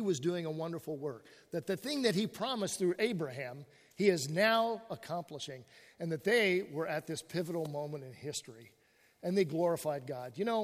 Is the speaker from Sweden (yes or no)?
no; California, United States; because as a Californian, you know, the archway in St. Louis was says Gateway to the West. I live in California.